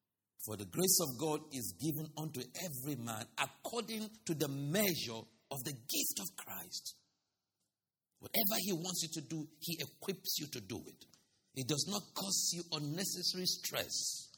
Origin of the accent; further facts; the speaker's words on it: Nigeria; I'm originally from Nigeria.